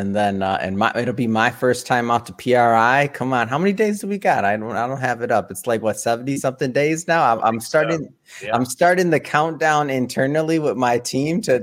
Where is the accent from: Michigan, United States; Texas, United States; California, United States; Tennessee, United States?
Michigan, United States; Detroit; My dad owned an auto body shop growing up, and I'm from Detroit. So I grew up going to the Woodward Dream Cruises